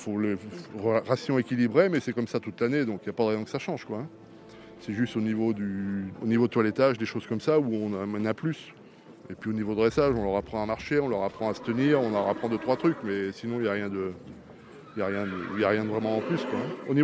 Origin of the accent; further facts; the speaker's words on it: Normandy, France; Je suis normand, je suis à 3 km de Bayeux, dans le Calvados.